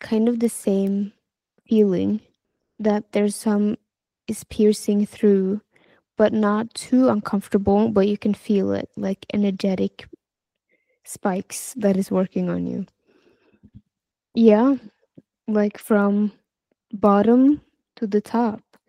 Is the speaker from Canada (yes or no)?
no; Norway; It was in my hometown. In Norway.